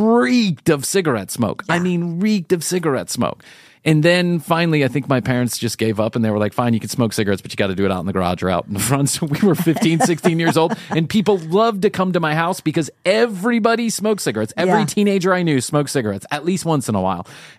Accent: Chicago, Illinois, United States; I grew up in Chicago where it was not unusual to go to a dinner party and everybody was smoking cigarettes.

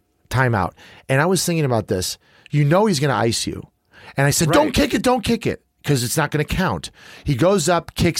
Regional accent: Chicago, Illinois, United States; And I, growing up in Chicago, actually, when I was growing up, I was a Buffalo Bills fan over a Chicago Bears fan.

